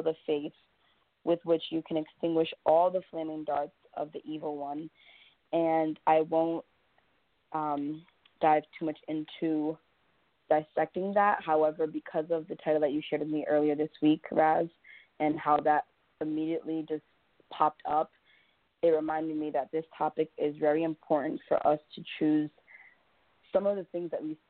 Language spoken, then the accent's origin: English; East Coast, United States; now in San Diego, United States; So I was a transplant to San Diego. That's a pretty vernacular term out here, meaning I'm from the East Coast, came out here, made a living